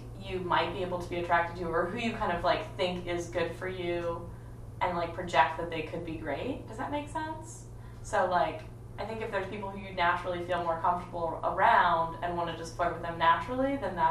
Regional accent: Garberville, California, United States; Garberville, my hometown, like Northern California.

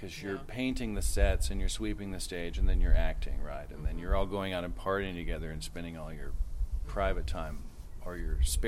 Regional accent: Washington, United States; I moved here in 96. I came here from Seattle. My youth was spent in a tiny little farming community in Washington State.

